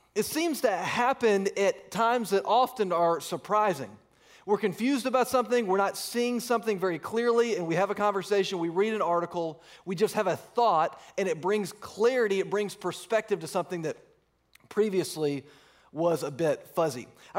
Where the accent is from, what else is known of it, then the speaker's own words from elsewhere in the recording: Georgia, United States; also born or lived in Virginia; I grew up in Georgia and Virginia. Both of my parents grew up in small towns in Georgia.